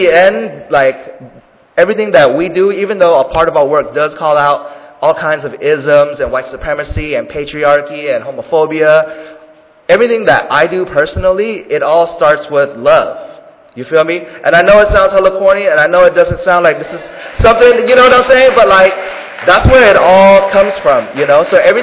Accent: Oakland, California, United States; also born or lived in Richmond, United States; Even though I grew up in Oakland, I grew up in Richmond

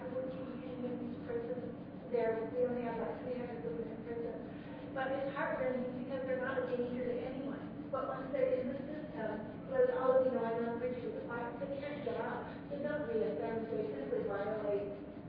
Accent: Hawaii, United States; but you're from New York and I'm from Hawaii, you know.

